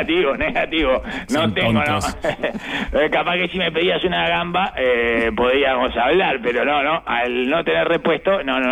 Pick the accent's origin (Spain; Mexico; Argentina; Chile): Argentina; ay, Punta del Este, si yo soy argentino, soy peronista.